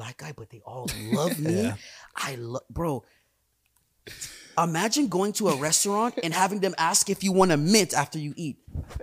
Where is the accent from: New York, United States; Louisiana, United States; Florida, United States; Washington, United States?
Florida, United States; I'm from Broward.